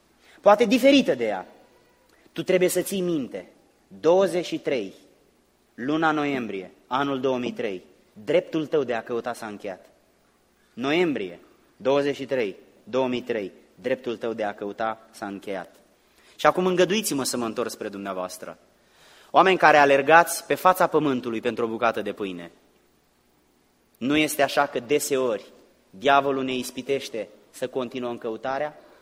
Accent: Romania; now in United States; Noi suntem români și avem cultura noastră din România.

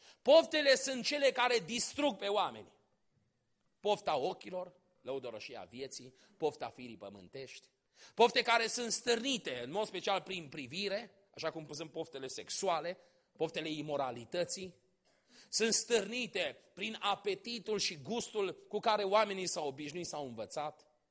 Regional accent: Sibiu, Sibiu County, Romania; Toți suntem din Sibiu, în câteva ceasuri ajungem acasă, ce ceasuri? Câteva minute ajungem fiecare acasă de unde suntem plecați

